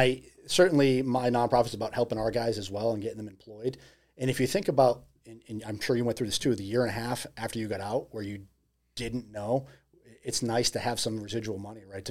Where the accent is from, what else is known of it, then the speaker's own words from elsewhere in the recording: Massachusetts, United States; why don't we start with Massachusetts? It's my hometown.